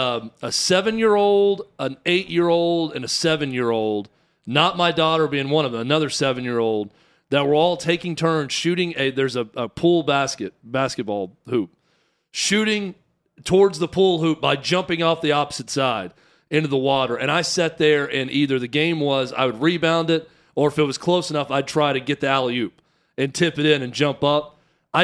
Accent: the South, United States; And I am from the South. I love the 4th of July.

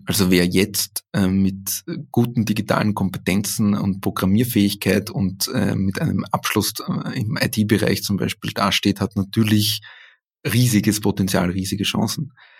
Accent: Austria; Aber ich würde mich als Österreicher trotzdem nicht mit den Italienern eher messen wollen

